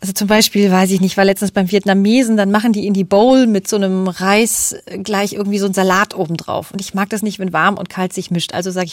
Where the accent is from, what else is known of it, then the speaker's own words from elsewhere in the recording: Berlin, Germany; Und zwar sind wir Berliner hier Bestellmeister.